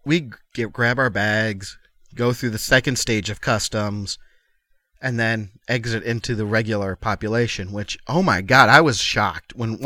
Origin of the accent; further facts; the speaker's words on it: Chicago, Illinois, United States; And I was born and raised in Chicago. I mean, to this point, the furthest I'd been had been California, and that was on a family vacation